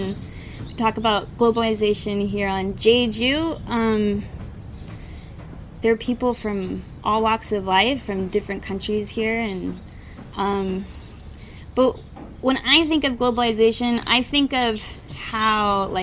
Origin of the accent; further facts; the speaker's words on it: United States; because I'm from America and I know that, you know, there's problems there.